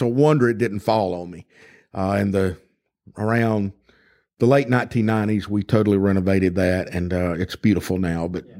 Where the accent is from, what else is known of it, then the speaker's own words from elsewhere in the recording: Hawkinsville, Georgia, United States; I was born in Hawkinsville, Georgia, September 9th, 1964. Been here all my life. Other than 2 years up at Georgia Tech, I've lived here my entire life.